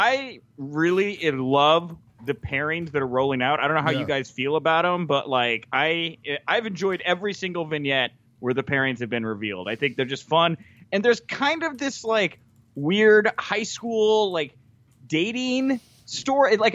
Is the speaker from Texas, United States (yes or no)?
yes; Houston, Texas, United States; And I am also from the Houston area.